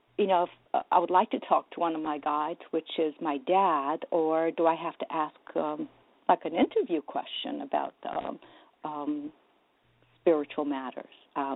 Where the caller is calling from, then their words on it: New Jersey, United States; I'm from New Jersey.